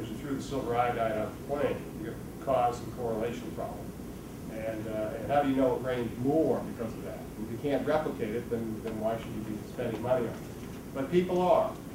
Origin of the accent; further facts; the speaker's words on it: Massachusetts, United States; This is a before and after photograph from my home state of Massachusetts, the Ipswich River just outside of Boston in 2003.